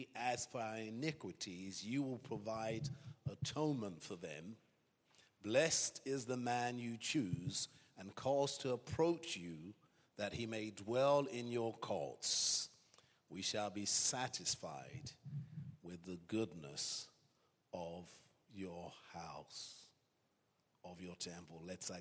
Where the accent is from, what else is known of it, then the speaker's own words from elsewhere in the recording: Battersea, London, United Kingdom; And I was raised in Southwest 11, Battersea.